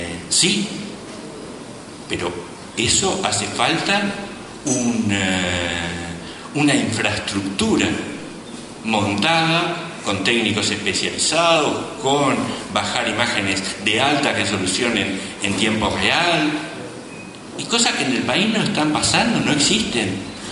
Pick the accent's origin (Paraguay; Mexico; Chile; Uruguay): Uruguay; nos ha enfrentado a una serie de desafíos que tenemos como sociedad uruguaya